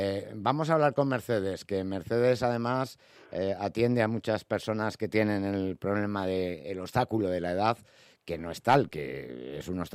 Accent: Vicálvaro, Community of Madrid, Spain; yo digo habitualmente que soy de Vicálvaro de toda la vida

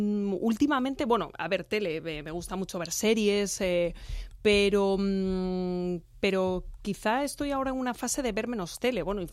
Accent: Galicia, Spain; Vigo o mi pueblo ahí al ladito de la Ribeira Sacra.

